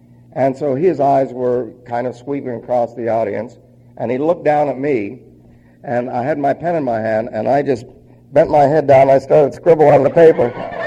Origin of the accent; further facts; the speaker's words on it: New York, United States; I said, "I'm sorry, I'm from New York. That's the best I can do, and I'm slowing down."